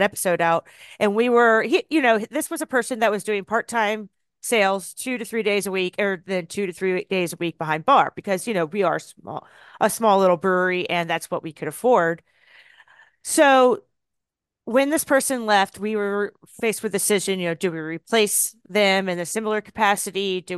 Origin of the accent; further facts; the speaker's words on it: Virginia, United States; you get down here to North Carolina, and I came from Virginia